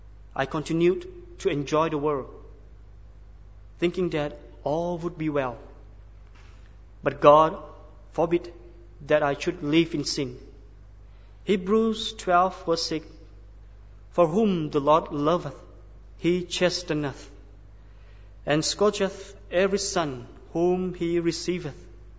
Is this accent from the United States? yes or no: no; Chiang Rai, Thailand; English is a second language; I am a Lahu from Chiang Rai, Northern Thailand.